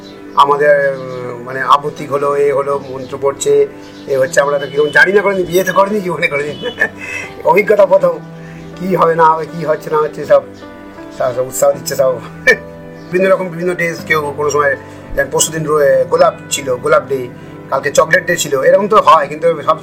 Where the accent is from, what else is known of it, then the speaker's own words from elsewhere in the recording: Narendrapur, West Bengal, India; যেহেতু আমরা নরেন্দ্রপুরে মানুষ হয়েছি